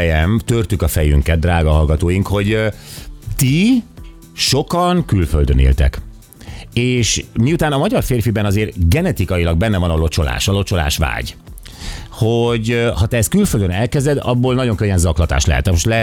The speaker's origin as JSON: {"language": "Hungarian", "region": "Budapest", "country": "Hungary", "said": "hát ugye budapesti lévén nem tudtunk, tehát nem olyan, mint nálatok vidéken"}